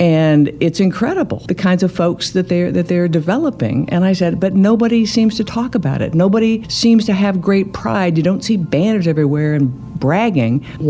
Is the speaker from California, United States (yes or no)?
no; Indiana, United States; I grew up in Indiana. I went to DePauw